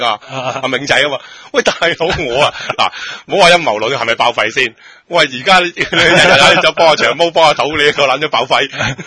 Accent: Hong Kong; 搞到我哋港人冇奶用咁上下啦

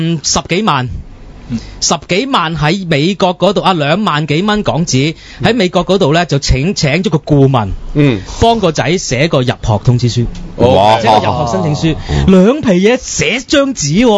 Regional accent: Hong Kong; 系啊，嗱呢件事咧，我哋香港人亦都要多谢波叔嘅

